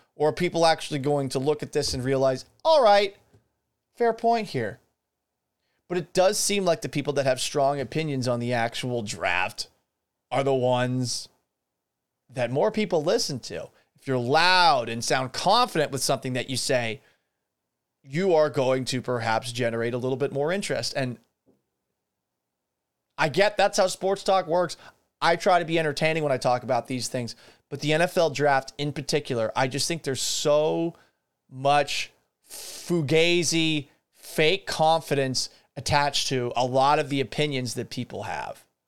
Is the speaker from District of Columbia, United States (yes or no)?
no; Massachusetts, United States; also born or lived in Florida; in my nomading across the United States, I grew up in Massachusetts. My parents divorced. I moved with my mom to Florida. My dad and my sister stayed up in Boston.